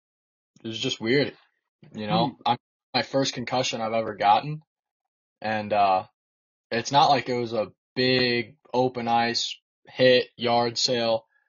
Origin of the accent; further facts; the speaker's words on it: St. Louis, Missouri, United States; Well, so I'm 19 years old. I'm from St. Louis, Missouri.